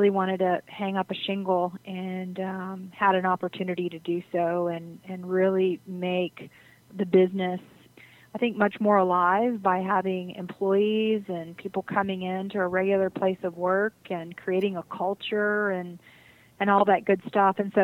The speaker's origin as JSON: {"language": "English", "town": "San Antonio", "region": "Texas", "country": "United States", "tie": "born or raised there", "also_born_or_lived": "Dallas / Austin / Chicago", "said": "Well, born and raised in San Antonio, Texas. Lived here most of my life, although I've lived several years in Dallas and in Austin, and also a large chunk of my career in Chicago"}